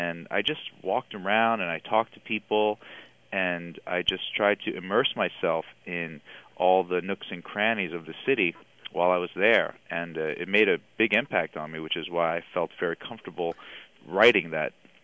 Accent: United States; Well, I'm an American. I've grown up here. I've spent, my entire life here, basically.

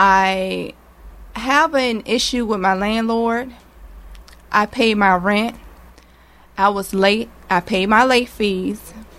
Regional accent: Chesterfield County, United States; I'm from Chesterfield County.

